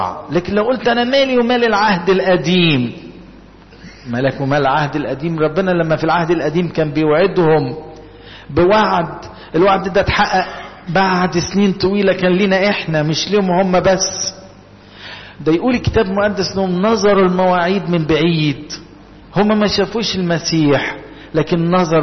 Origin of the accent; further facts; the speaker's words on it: Egypt; يبقى انا صحيح مصري من مصر